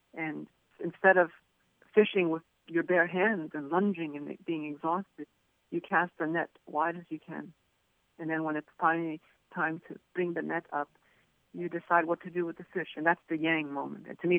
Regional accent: Hartford, Connecticut, United States; Well, you know, I grew up in Hartford, and there were very few fire escapes, believe it or not. And I worked in tobacco fields in the Connecticut River Valley, so it was in the country.

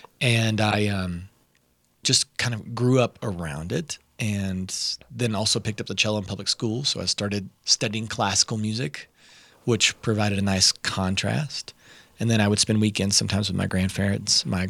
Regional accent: Kentucky, United States; Being born and raised in Kentucky is to be born in the middle.

